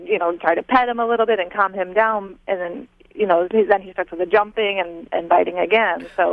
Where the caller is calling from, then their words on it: Port St. Lucie, Florida, United States; I'm calling from Port St. Lucie, Florida.